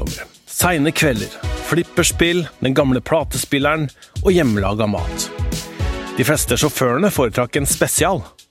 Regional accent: Østfold, Norway; Jeg vokste selv opp I Indre Østfold langs E18.

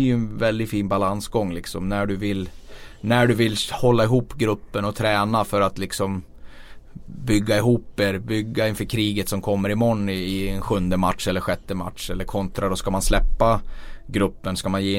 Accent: Borlänge, Dalarna County, Sweden; jag tror att jag var nog ganska lugn och försynt och blyg där när jag var liten

